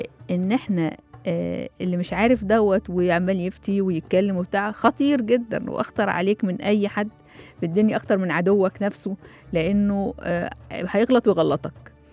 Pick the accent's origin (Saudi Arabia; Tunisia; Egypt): Egypt; وفي الموروث الشعبي عندنا في مصر امثال شعبية